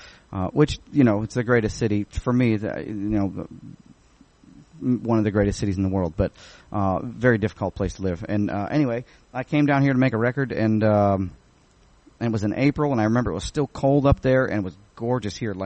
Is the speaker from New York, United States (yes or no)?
yes; New York, United States; now in Nashville, United States; I'm from New York. I'm from upstate New York orig